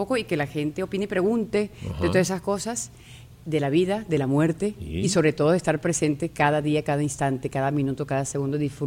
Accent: Venezuela; moved away; yo salí hace años de Venezuela y quiero reconectar otra vez y quiero ese olor otra vez, sentirlo, comer mi comida, esa playa

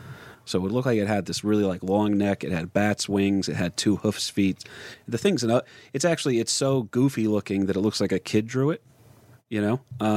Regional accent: New Jersey, United States; Well, you see, I'm from Jersey, and, you know, that's why I'm pissing right now in a urinal.

